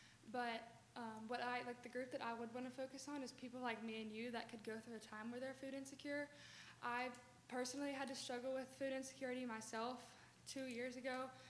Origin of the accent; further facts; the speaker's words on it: Fairhope, Alabama, United States; I grew up in Fairhope, Alabama, but I like to call Orange Beach home too because my feet are always in the sand here.